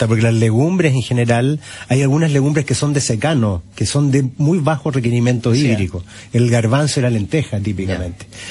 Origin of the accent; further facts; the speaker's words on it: Chile; No somos los chilenos una cultura, digamos, de asociatividad.